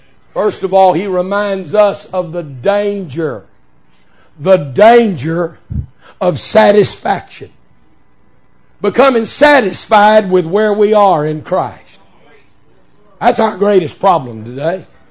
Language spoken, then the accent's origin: English; Midland, Texas, United States; born there; Used to live in the Permian Basin. I was born out in West Texas in the oil fields of Midland, Odessa.